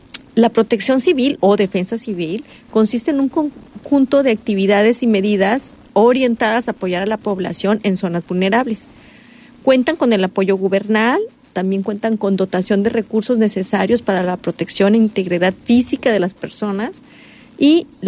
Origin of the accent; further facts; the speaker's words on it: Puerto Vallarta, Jalisco, Mexico; los que somos de Vallarta